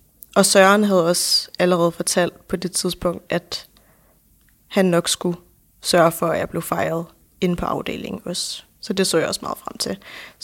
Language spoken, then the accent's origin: Danish; Copenhagen, Capital Region of Denmark, Denmark; og jeg er 23 år gammel, og jeg kommer fra København.